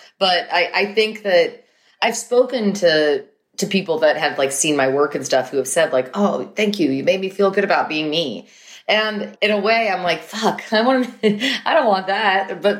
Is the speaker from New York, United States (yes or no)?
yes; New York, United States; I mean, I grew up in New York and, you know, just kind of adjacent to so many kind of cultural events and things that were seen around the world.